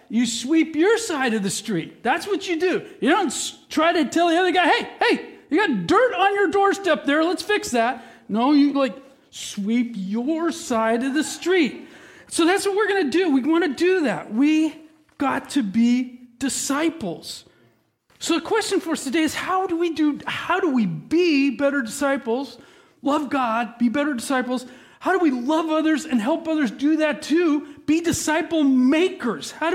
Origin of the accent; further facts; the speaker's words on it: Paso Robles, California, United States; And I'm from Paso. You know, I lived in Paso a long time.